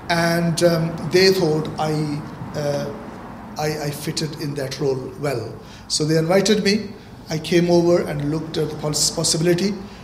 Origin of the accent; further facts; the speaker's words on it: Pakistan; I come from Pakistan, born and bred there, and my parents both were Christians. We lived in a very small village which was actually established by overseas missionaries